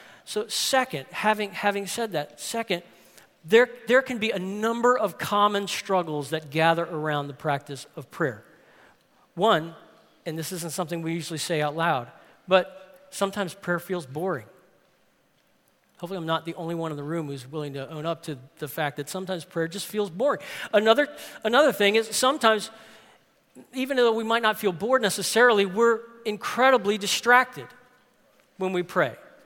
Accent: New Orleans, Louisiana, United States; I had some friends when I was growing up in New Orleans

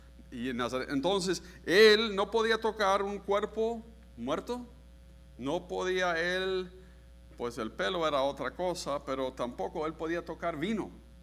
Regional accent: Colombia; porque yo crecí en Colombia, he visto misioneros por toda mi vida

